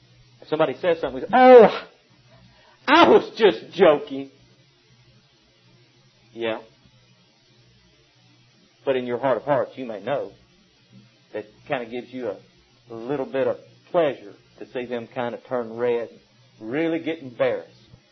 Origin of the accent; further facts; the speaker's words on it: Alabama, United States; I don't want people treating me odd because I'm from Alabama. I don't want them treating me odd because of the way I talk.